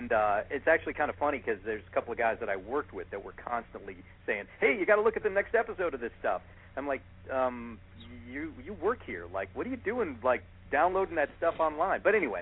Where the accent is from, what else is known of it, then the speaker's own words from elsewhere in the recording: Brooklyn, New York, United States; I'm originally from Brooklyn.